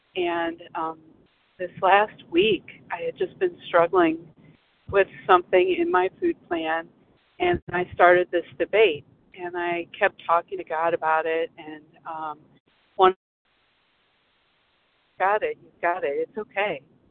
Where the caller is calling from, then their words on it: Arizona, United States; I'm calling from Arizona.